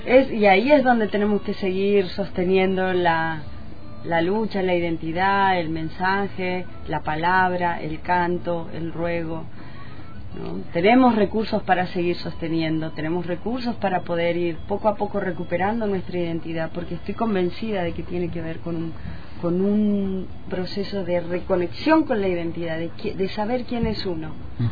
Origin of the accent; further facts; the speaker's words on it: Mendoza, Argentina; bueno, vengo de Mendoza y en Mendoza está declarado pueblo no argentino